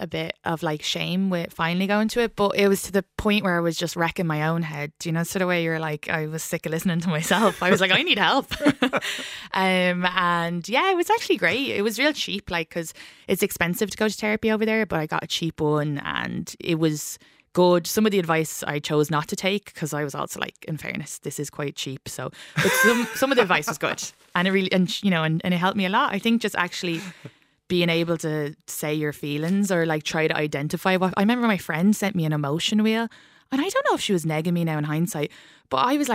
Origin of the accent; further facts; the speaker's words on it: Ireland; this is just being Irish.